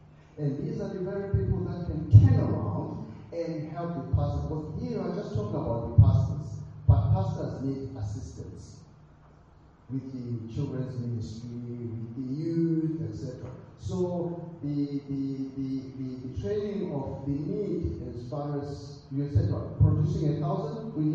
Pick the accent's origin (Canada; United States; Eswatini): Eswatini; I'm from Eswatini, for example, and it's a small country with about 1.2 million people.